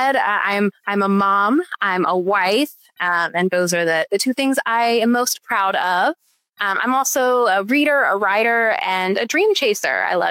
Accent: Maryland, United States; also born or lived in Chattanooga, United States; I was born in Chattanooga. I was here until the middle of elementary school. And then for my dad's work, we actually moved to Maryland. So I lived there until the end of high school.

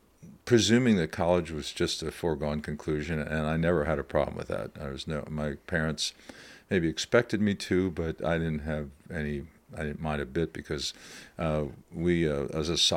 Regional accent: Elizabethtown, Pennsylvania, United States; I grew up in Elizabethtown, Pennsylvania, not far from where we're sitting.

